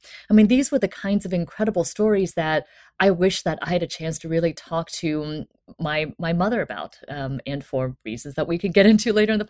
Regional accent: China; So when I was growing up in China, my mother was in college.

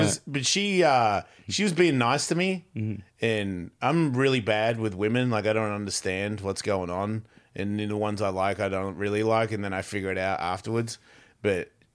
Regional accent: Australia; maybe it's because I'm from Australia

